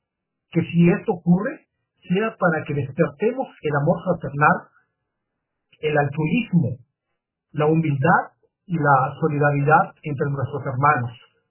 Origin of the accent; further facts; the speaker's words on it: Monterrey, Nuevo León, Mexico; yo soy de Monterrey